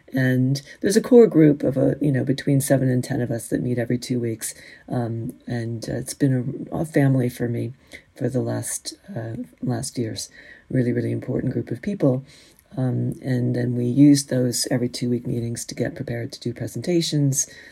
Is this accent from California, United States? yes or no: yes; California, United States; You know, I think I was raised in Northern California and really moved a lot as a kid.